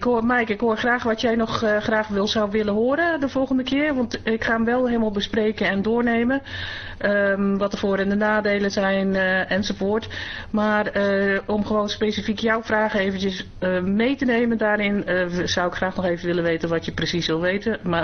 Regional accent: Netherlands; want ik ben een Nederlander, zeg ik dan.

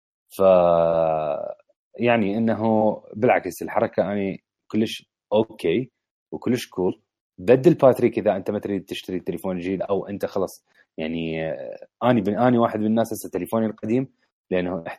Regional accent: Jordan; يعني عندنا بالاردن هسه تبديل الباتري نزل فشي صار تقريبا 35 دينار

